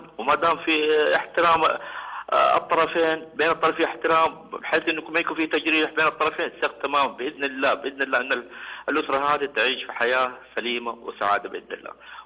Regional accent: Jeddah, Makkah Province, Saudi Arabia; هذا اهل جدة شو اسوي لك يا شيخ

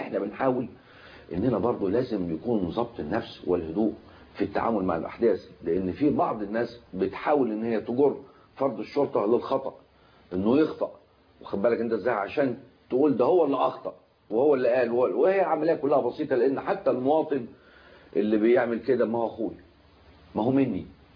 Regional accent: Egypt; احنا مصريين بنحب بلدنا ونخاف على بلدنا كلنا،

